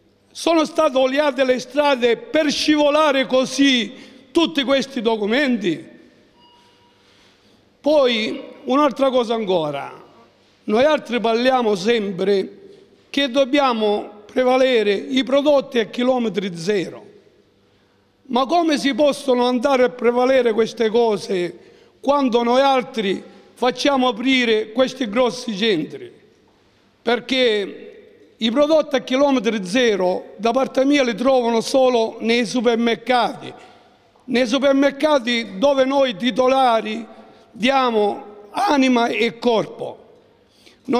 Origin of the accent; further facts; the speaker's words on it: Rosolini, Sicily, Italy; sono di Rosolini.